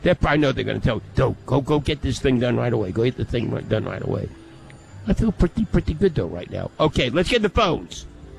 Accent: Arkansas, United States; I don't want people to know I'm from Arkansas, okay?

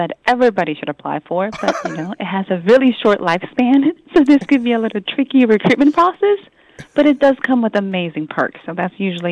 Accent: Salem, Massachusetts, United States; I grew up in Salem, Massachusetts, for everybody, so that should not be a surprise that I'm into magic and fantasy

